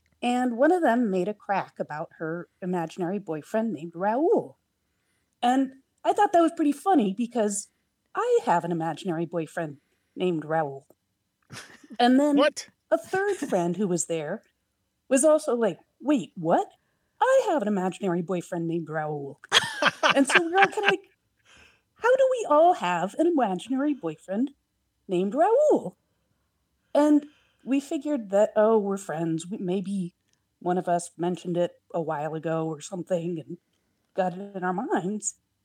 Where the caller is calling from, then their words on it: Portland, Oregon, United States; And I'm calling from Portland, Oregon.